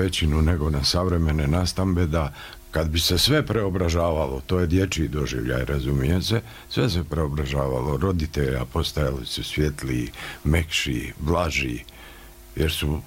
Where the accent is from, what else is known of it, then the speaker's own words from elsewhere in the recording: Herzegovina, Bosnia & Herzegovina; Ja sam iz Hercegovine, pa je tamo, dakle, jezičko